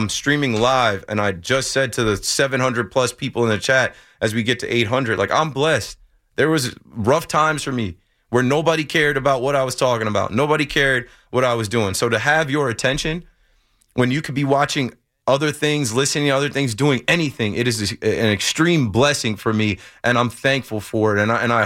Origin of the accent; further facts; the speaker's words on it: New Jersey, United States; I am from the Jersey Shore area, born and raised, influenced by a ton of things from that area, and I represent people from that area very proudly. I'm not from New York. I don't pretend to be from New York.